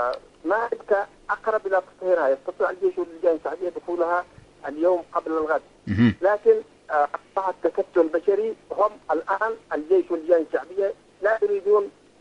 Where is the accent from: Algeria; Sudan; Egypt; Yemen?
Yemen; نحن كشعب يمني مصطفون إلى جانب الجيش واللجان الشعبية، نحن شعب همدان، شعب خولان، معروفون عبر التاريخ